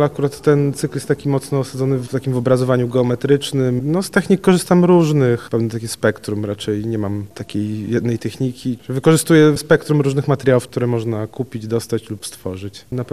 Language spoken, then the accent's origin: Polish; Lublin, Lublin Voivodeship, Poland; now in Tricity, Poland; jestem Lubelakiem i 10 lat temu wyjechałem z Lublina, wyprowadziłem się do Trójmiasta